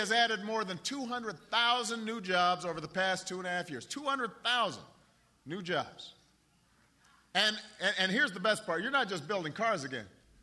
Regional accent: Chicago, Illinois, United States; I've seen it in my hometown at Ford Chicago Assembly, where workers are building a new Explorer and selling it to dozens of countries around the world.

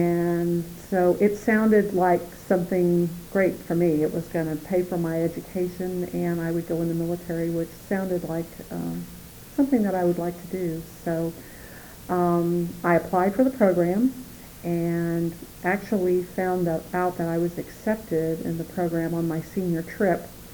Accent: New Braunfels, Texas, United States; also born or lived in Seguin; I was born in Seguin, Texas. My parents moved to New Braunfels when I was a year old.

